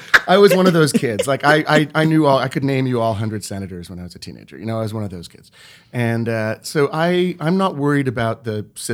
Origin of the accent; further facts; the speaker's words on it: Montreal, Quebec, Canada; I'm from Montreal.